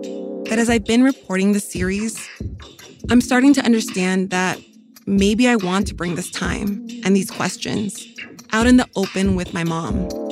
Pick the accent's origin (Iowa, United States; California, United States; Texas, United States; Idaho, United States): California, United States; born there; She came to this country and settled in LA County when she was 21 years old in the mid-80s. I was born a few years later.